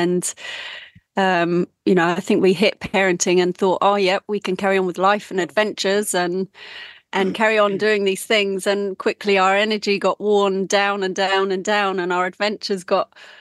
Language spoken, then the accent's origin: English; England, United Kingdom; moved away as an adult; now in Invercargill, New Zealand; Yeah, we are English. We're both English and we came here, 14 years ago? And we were only going to come for 2 years.